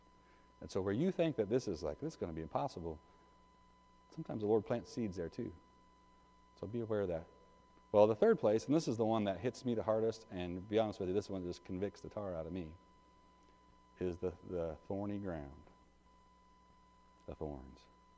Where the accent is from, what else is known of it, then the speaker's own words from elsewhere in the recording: Decatur, United States; back in my home church where I grew up in Decatur